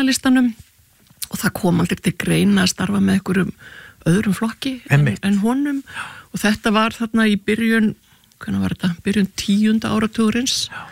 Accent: Reykjavik, Capital Region, Iceland; ég náttúrulega ólst upp í Norðumýrinni og síðan í Fossvoginum og svo fór ég í endaði með því að fara í menntaskólinni Reykjavík

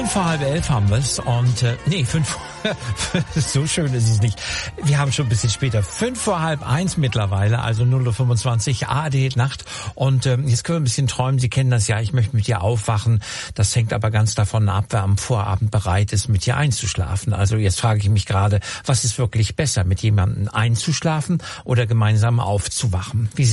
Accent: Lübeck, Schleswig-Holstein, Germany; born there; ich als gebürtiges Marzipanschwein, also gebürtiger Lübecker und auch im Norden in Schleswig-Holstein oft Urlaub gemacht.

